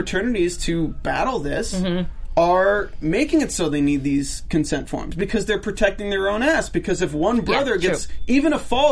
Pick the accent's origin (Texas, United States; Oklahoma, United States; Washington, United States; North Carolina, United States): North Carolina, United States; I live 10 minutes away from Duke campus, and I knew some of the people.